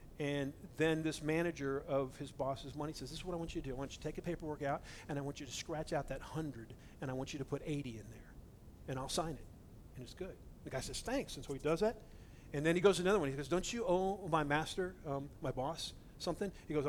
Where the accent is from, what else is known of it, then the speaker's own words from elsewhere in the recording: United States; We grew up in America. We're just people, and that's the way we think.